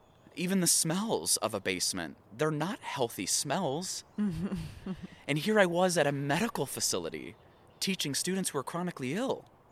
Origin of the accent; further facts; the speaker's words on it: the Carolinas, United States; moved away as an adult; also born or lived in South Florida; now in Colorado, United States; I was born in South Florida in 1989, and I grew up in the Carolinas, where I got a lot of my education and experience until I moved to Colorado 10 years ago this year.